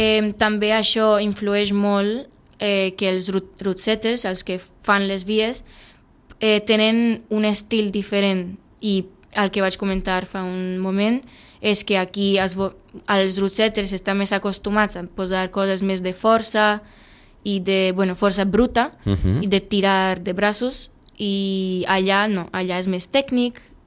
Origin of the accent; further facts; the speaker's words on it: France; Catalan is a second language; also born or lived in Serbia; now in Spain; De petita jo vivia a França, després a Sèrbia, on vaig començar a escalar, després a França una altra vegada més i ara aquí a Catalunya.